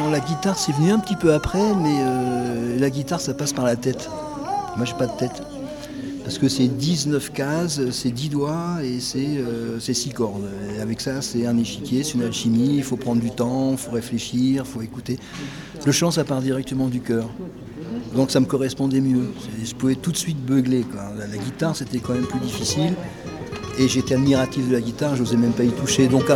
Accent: Paris, Île-de-France, France; Alors moi je suis né à Paris, je suis un parisien pur port, pure souche. Je suis né par hasard dans la clinique des Bleuets du 11e arrondissement, mais ma famille était installée ce qu'on appelait la zone autour de Paris, donc les bidonvilles et les caravanes.

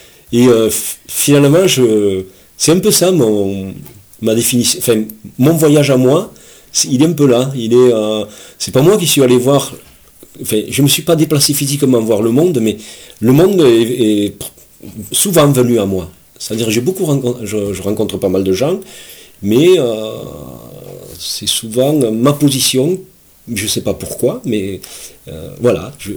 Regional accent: Saint-Juéry-le-Château, Occitanie, France; Et je suis né à Saint-Juéry-le-Château, c'est pas très loin d'ici, donc dans une petite ferme. Mes parents étaient paysans, je suis né là, famille de 8 enfants

